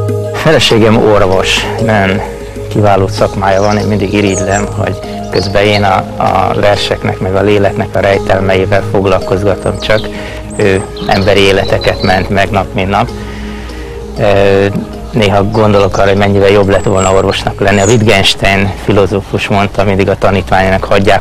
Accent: Pécs, Baranya, Hungary; Édesapám jogász volt, édesanyám pedig a Nemzeti Bankban dolgozott, és itt Pécsen születtem, Pécsen jártam iskolába, körülbelül 10 percre laktunk az iskolától

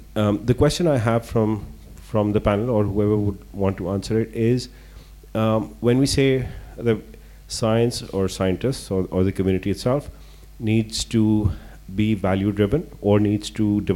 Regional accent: Pakistan; I come from Pakistan

